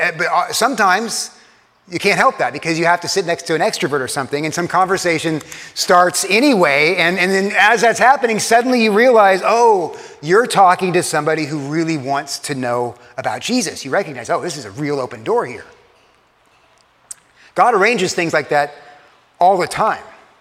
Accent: Texas, United States; So if you're Irish and you're Norwegian, like me, I'm Irish and Norwegian, and especially if you're Irish and Norwegian from South Texas, you're clearly the best sort of person.

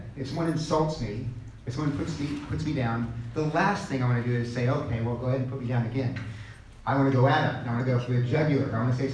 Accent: Texas, United States; I'm from Texas, and if a man, slaps another man in the face from Texas

